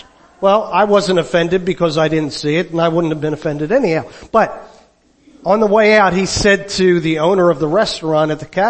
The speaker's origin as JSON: {"language": "English", "region": "New Jersey", "country": "United States", "tie": "born or raised there", "said": "I was born and raised in the Deep South Jersey. I grew up in South Jersey"}